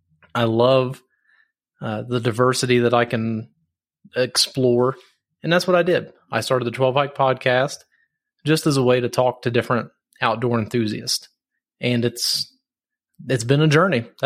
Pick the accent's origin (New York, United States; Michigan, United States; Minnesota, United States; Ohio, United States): Ohio, United States; now in Colorado, United States; I'm actually from Southern Ohio, right against the Kentucky border. And I moved to Colorado a couple years ago. So I grew up in Southern Ohio doing the rural things, you know, hunting, fishing, camping.